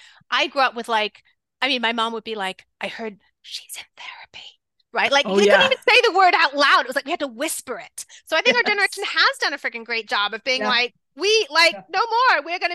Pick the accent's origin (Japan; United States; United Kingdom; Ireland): United Kingdom; England; So when I was a little kid, I grew up in England